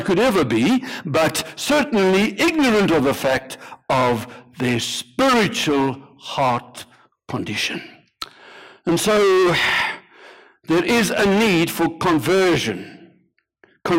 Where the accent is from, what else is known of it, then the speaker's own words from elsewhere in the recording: South Africa; I come from South Africa.